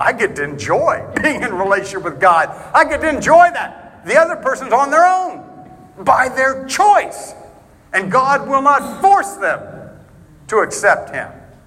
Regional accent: Florida, United States; I'm from Florida originally.

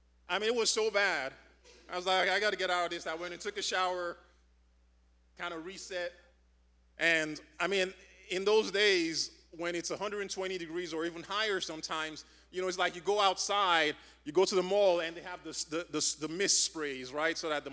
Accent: Nigeria; moved away; I grew up in Nigeria. I grew up in a hot climate.

